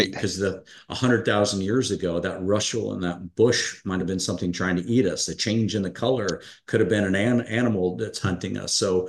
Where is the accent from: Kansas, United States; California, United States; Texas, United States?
Texas, United States; Houston; So I can speak my native language there coming from Houston.